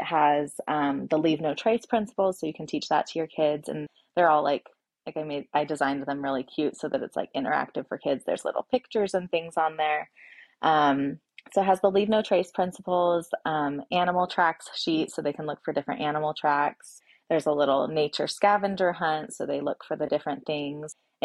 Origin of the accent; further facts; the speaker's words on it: Oregon, United States; now in Boise, United States; I was born and raised in Oregon and here in Boise too. So I'm kind of Pacific Northwest is where I've been, what I know.